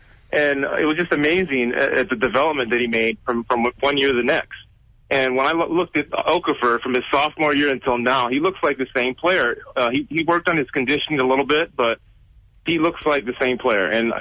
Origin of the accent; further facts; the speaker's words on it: Hawaii, United States; I'm going to bring this up because I'm from Hawaii.